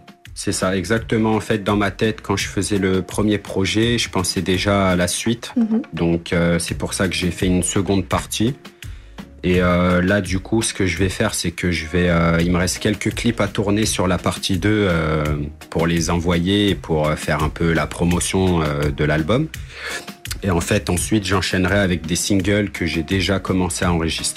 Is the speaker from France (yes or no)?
yes; Paris, Île-de-France, France; Je viens de Paris.